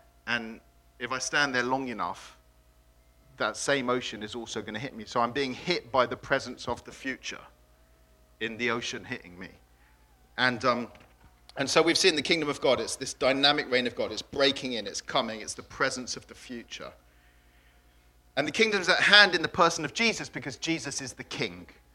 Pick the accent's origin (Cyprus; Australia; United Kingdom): Cyprus; I'm from Cyprus. Grew up in Cyprus.